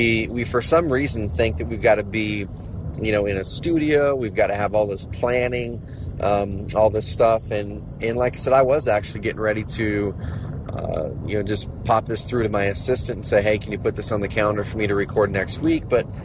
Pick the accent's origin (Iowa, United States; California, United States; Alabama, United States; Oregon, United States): Oregon, United States; Klamath Falls; in Klamath Falls, where I grew up in Southern Oregon.